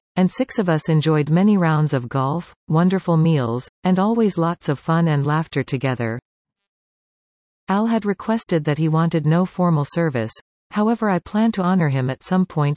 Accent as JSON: {"language": "English", "town": "Osoyoos", "region": "British Columbia", "country": "Canada", "tie": "born or raised there", "said": "as well as a month-long vacation in my hometown of Osoyoos every May."}